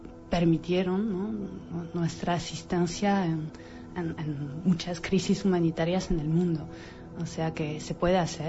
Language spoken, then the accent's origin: Spanish; France; Spanish is a second language; De Francia.